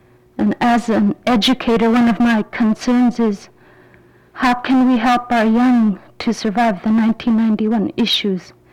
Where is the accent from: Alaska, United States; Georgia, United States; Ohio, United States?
Alaska, United States; Aleknagik; I'm originally from Aleknagik, Alaska.